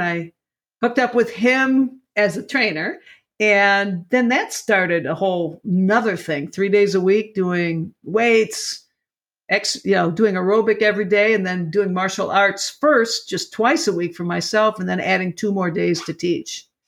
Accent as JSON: {"language": "English", "town": "Lockport", "region": "Illinois", "country": "United States", "tie": "born or raised there", "said": "Lockport, Illinois."}